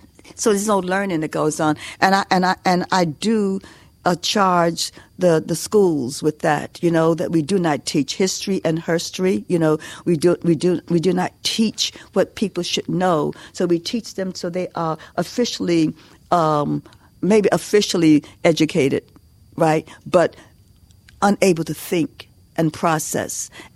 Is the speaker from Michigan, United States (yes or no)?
no; New York, United States; when we were growing up in New York